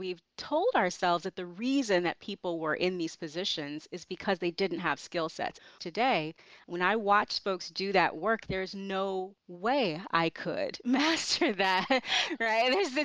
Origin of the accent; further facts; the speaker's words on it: Chicago, Illinois, United States; I was back in my hometown of Chicago